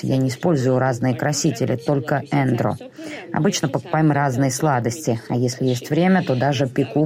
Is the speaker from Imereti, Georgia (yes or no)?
no; Abkhazia, Georgia; А это не получается, поскольку я беженка из Абхазии.